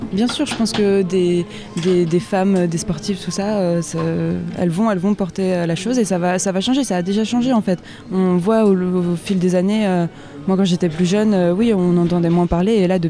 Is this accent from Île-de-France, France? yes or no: yes; Paris, Île-de-France, France; j'ai 24 ans et je suis originaire de Paris.